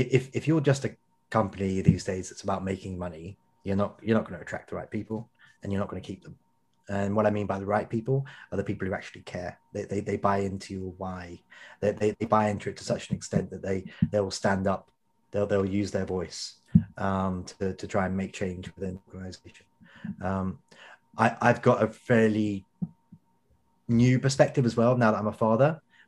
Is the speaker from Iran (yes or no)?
no; Canada; I'm also a Canadian. I'm a proud Canadian. I'm not such a proud Brit sometimes when I see stuff like that.